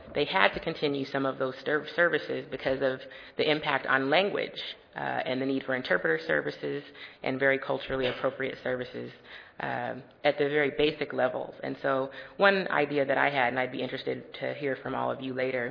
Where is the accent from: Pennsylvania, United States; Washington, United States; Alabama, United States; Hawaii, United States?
Washington, United States; Seattle; And I'm from Washington State. I mentioned I'm from Seattle, Washington.